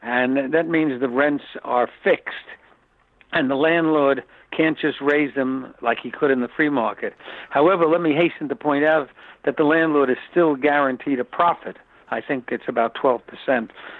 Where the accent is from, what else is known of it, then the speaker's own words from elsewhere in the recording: New York, United States; And I'm very proud to tell you, as a New Yorker, they weren't buying it.